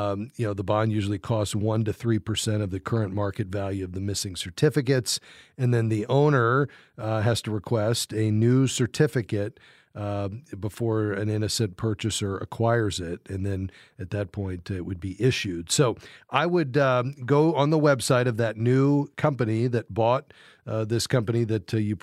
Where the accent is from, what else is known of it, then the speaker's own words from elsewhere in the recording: Fort Lauderdale, Florida, United States; Let's head to Fort Lauderdale, Florida, my hometown.